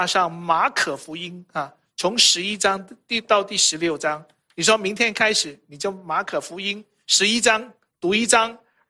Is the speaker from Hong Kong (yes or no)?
yes; Hong Kong; 我在香港出生长大。